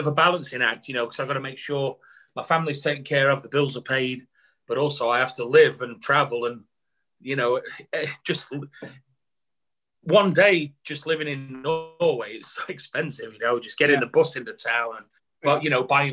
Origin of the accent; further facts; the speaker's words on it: United Kingdom; You know, being the Brit hooligan.